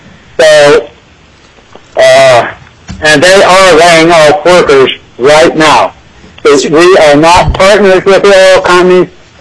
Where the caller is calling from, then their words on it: Kasilof, Alaska, United States; I'm calling from Kosilov, Alaska, and I thank you for taking my testimony.